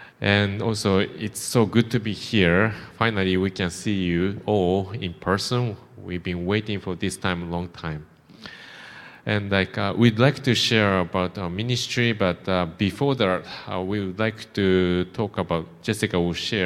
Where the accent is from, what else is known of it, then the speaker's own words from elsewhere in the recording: Japan; from Japan